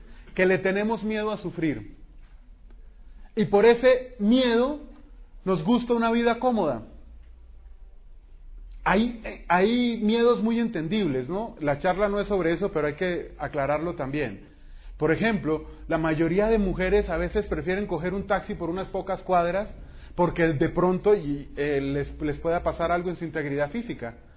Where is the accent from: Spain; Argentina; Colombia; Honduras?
Colombia; Bogotá, Bogotá Capital District; born there; En la costa atlántica, de donde provengo, pues mis padres son de allá, nosotros nacimos aquí en Bogotá